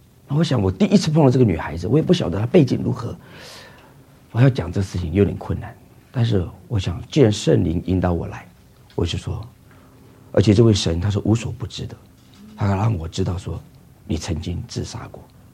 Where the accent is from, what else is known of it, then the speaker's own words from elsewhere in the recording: Taiwan; 我从台湾来的。